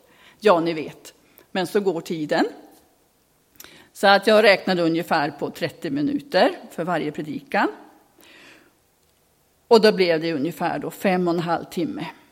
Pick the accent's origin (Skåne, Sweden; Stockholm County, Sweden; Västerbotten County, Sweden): Västerbotten County, Sweden; now in Nybro, Sweden; Vi sjöng den nog hemma i Västerbotten bland sångarna. Och den här har jag hemma, har jag hittat det hemma också i där vi bor nu i Nybro.